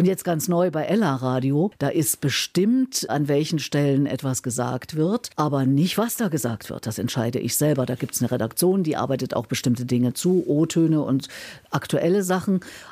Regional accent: East Germany, Germany; ich komme ja nur aus dem Osten und aus dem Sozialismus.

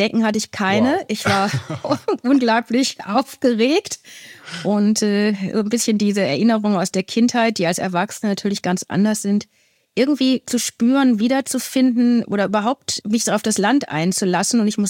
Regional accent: Cape Town, Western Cape, South Africa; Ja, das stimmt. Ich komme aus Kapstadt.

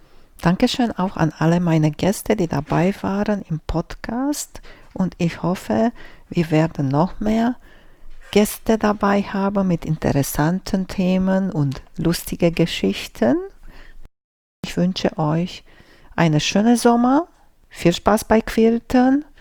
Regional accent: Romania; now in Germany; Ich bin groß geworden in Rumänien und da hat die Schule immer am 15. September angefangen.

